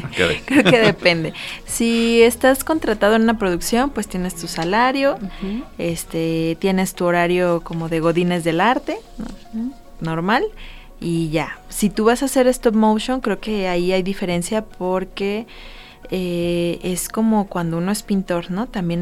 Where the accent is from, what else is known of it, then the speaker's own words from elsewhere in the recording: Mexico; como mexicanos que tenemos un acceso más fácil a verlas en museos de aquí o en recintos aquí mismo